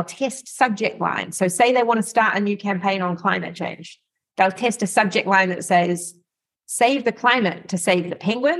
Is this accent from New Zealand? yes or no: yes; New Zealand; In my home country, New Zealand, Action Station.